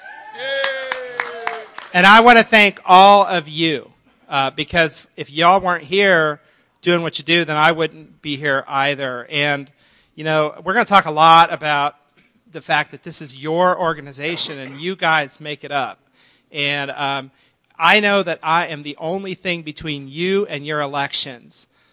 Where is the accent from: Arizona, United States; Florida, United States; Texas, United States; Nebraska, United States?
Arizona, United States; you know, I'm from Arizona, and all we hear is how you Californians need our water.